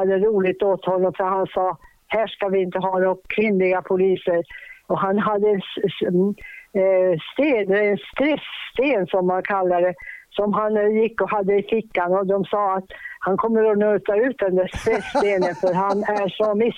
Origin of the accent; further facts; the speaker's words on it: Boden, Norrbotten County, Sweden; also born or lived in Tornedalen; så att jag var från Boden och hade absolut inte rest så mycket.